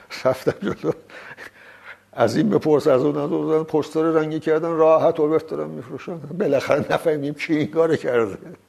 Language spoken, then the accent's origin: Persian; Bandar Anzali, Gilan, Iran; چون در بندر انزلی به دنیا آمدم، لب آب مثل مرغابی ها، اردک ها لب آب بزرگ شدیم.